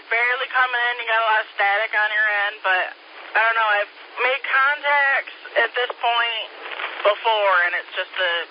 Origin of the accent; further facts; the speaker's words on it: Grand Rapids, Michigan, United States; I'm from West Michigan, Grand Rapids area. We just moved down here December 2022.